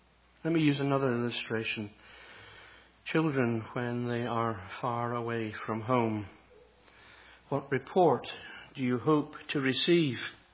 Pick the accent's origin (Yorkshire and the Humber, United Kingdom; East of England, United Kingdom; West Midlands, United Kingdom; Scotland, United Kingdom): Scotland, United Kingdom; Edinburgh; Edinburgh, my hometown, was described as being the least friendly town in the whole of Great Britain.